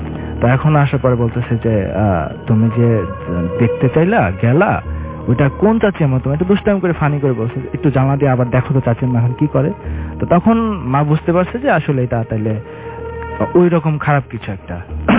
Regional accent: Barishal, Barisal Division, Bangladesh; আমি বরিশাল থেকে এসেছি

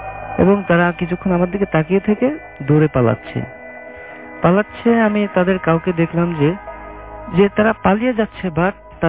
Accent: Rajbari, Dhaka Division, Bangladesh; now in Dhaka, Bangladesh; যেটা আমার গ্রামের বাড়ি রাজবাড়িতে হয়েছে

